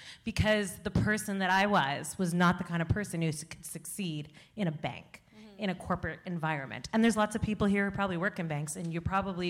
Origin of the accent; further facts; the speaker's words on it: Toronto, Ontario, Canada; I sold jeans out of my dorm room because I was from Toronto in fashion